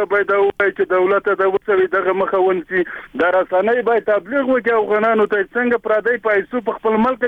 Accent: Afghanistan; زه یو افغان یم

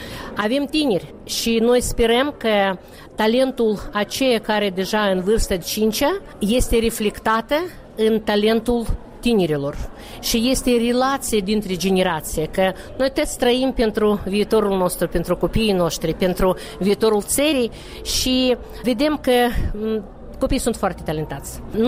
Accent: Chișinău, Moldova; eu sunt de la Chișinău în 5 generații

